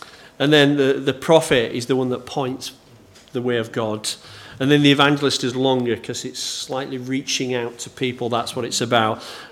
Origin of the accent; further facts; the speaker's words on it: Bradford, Yorkshire and the Humber, United Kingdom; Normally, if I say I'm from Bradford, if people know anything about Bradford